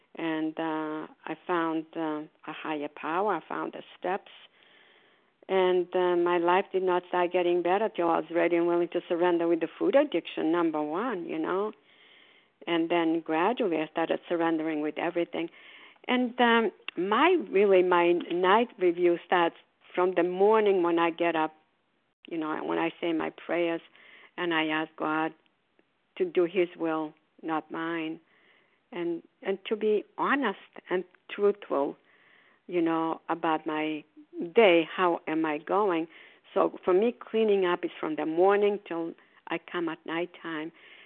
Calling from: Port Charlotte, Florida, United States; grateful, recovered, compulsive overeater, and I'm calling from Port Charlotte, Florida.

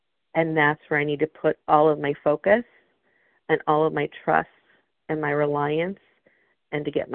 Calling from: Philadelphia, Pennsylvania, United States; Philadelphia.

